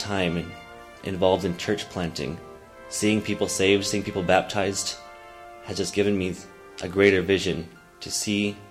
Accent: Cameroon; born there; I was born there in Cameroon in 1992. My parents have been missionaries there since 91.

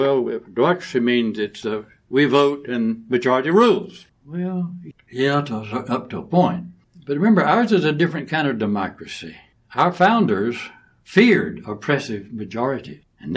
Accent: United States; But I knew this. I'm an American. And everybody I know around me is an American.

